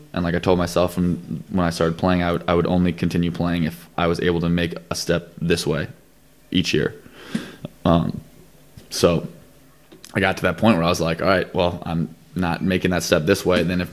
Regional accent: United States; I mean, in growing up in the States, you play a lot of different sports in gym class or PE

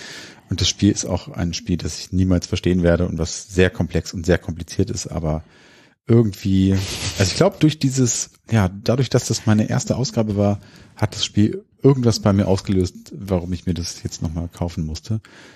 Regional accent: Hanover, Lower Saxony, Germany; Wir kommen ja aus Hannover

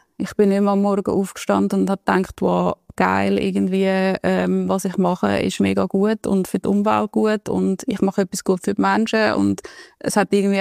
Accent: Switzerland; accent: Swiss Standard German; ich als Schweizerin komme dann irgendwie auf Berlin und die Meetings, rede so ein bisschen mit meinem Schweizer Hochdeutsch dort.

